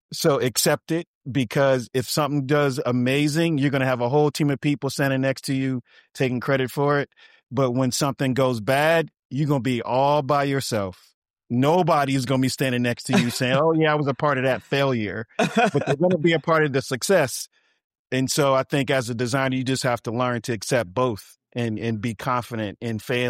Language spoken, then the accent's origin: English; Inglewood, California, United States; I mean, for me, I grew up in Inglewood, California.